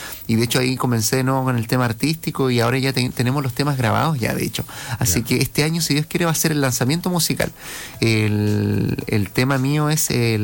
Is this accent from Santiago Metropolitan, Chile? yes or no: no; Osorno, Los Lagos, Chile; Soy de acá, de la ciudad de Osorno, nacido y criado en Osorno.